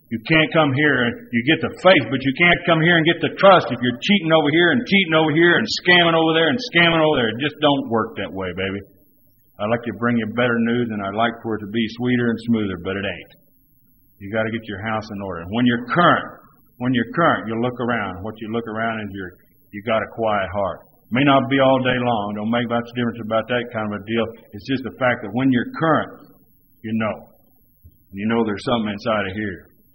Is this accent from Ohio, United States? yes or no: no; Texas, United States; You know, when I grew up back in the Texas Panhandle farming community.